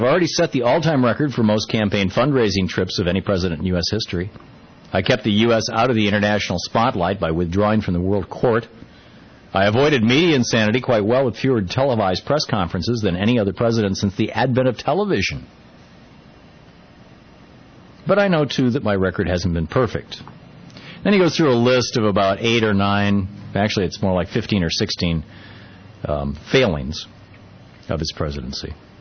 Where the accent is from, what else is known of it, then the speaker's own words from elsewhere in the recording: United States; As an American, I think you can understand the importance of second chances.